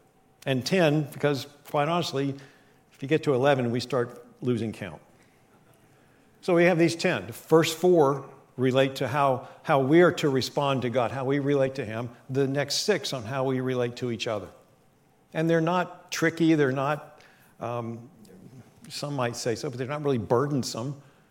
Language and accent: English; West Virginia, United States; back when I was growing up in West Virginia, me and my buddies used to do that.